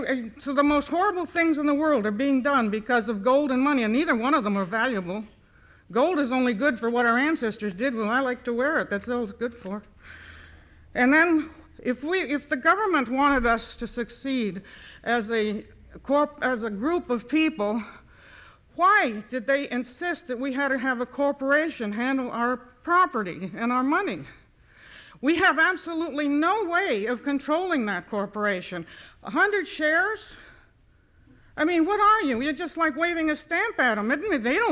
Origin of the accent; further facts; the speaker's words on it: New York City, New York, United States; also born or lived in Miami; Anyway, I was born in Miami, Florida. I have never lived in Alaska. I have visited many times. My mother, as I said, never returned. I grew up in New York City, and I should have grown up there.